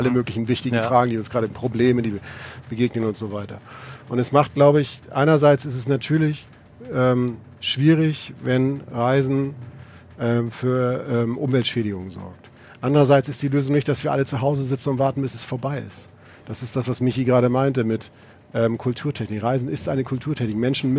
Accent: Northern Germany, Germany; Ich werde in meine alte Heimat nach Norddeutschland fahren.

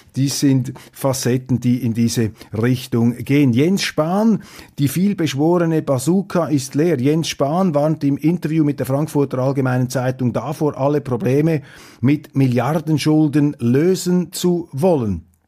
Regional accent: Switzerland; Und wir bilden uns als Schweizer ein, dass hier eben auch der wahlverwandtschaftliche, geistige Befruchtungsprozess hier zwischen den beiden Ländern besonders intensiv läuft.

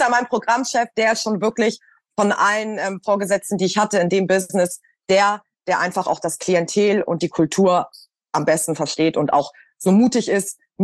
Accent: Hamburg, Germany; now in Berlin, Germany; als ich damals nach Berlin gekommen bin, also ich bin ja aus Hamburg und bin dann 2018, glaube ich, nach Berlin.

